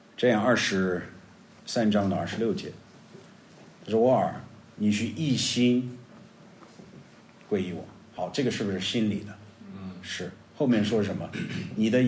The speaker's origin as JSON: {"language": "Chinese", "country": "China", "said": "我们中国人会说赏心悦目"}